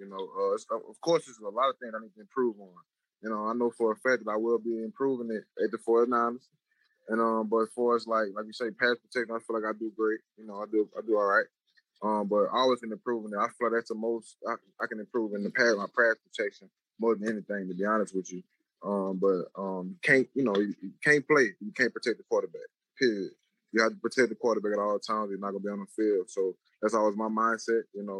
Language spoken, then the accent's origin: English; Louisiana, United States; Well, I grew up watching the 49ers. I grew up in Louisiana, you know, obviously the Saints too.